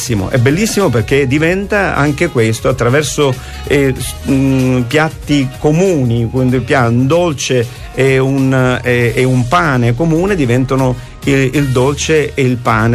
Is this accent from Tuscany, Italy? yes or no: no; Sicily, Italy; la Sicilia, non solo perché siamo siciliani